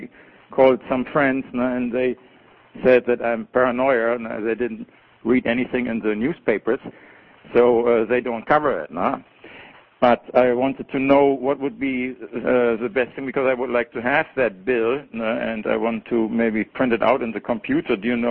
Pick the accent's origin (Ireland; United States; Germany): Germany; English is a second language; I'm from Germany, and I know about fascism